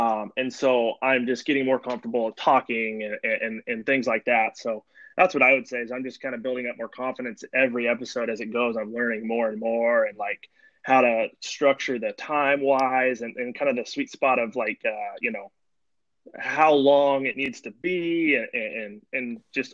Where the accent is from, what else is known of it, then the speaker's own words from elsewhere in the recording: Oregon, United States; now in Seattle, United States; I'm from Oregon originally, I live up in the Seattle area now